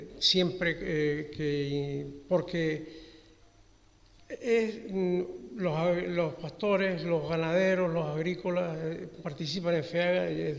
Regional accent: Canary Islands, Spain; Yo vengo de Gran Canaria, pero soy mejorero, eso lo quería dejar claro.

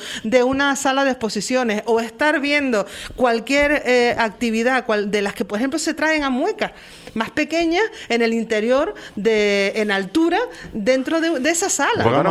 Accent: Puerto de la Cruz, Canary Islands, Spain; porque parece ser que los portuenses no somos tinerfeños

